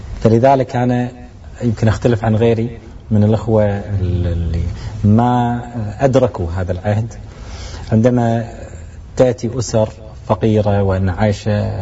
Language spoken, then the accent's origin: Arabic; Kuwait City, Capital Governorate, Kuwait; من مواليد الكويت، بالميلاد يعني راح أعطيكم 1967، وطبعا ولدت في الكويت في الحي القبلي. أعتقد أنا من أواخر المواليد التي تمت في الحي القبلي، وهو الأحياء القديمة اللي في الكويت.